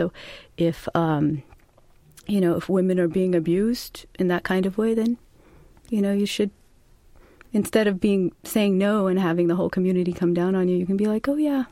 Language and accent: English; San Diego, California, United States; And I grew up in San Diego, you know, the same as every other American child, you know, at the beach, you know, wonderful upbringing. And moved to the Bay Area in my around when I was about 18, 19.